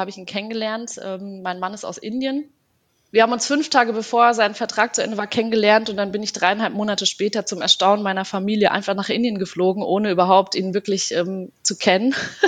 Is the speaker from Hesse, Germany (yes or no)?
yes; Hanau, Hesse, Germany; Und ich komme auch aus Hessen. Ich bin in Hanau aufgewachsen, bin in Frankfurt am Main geboren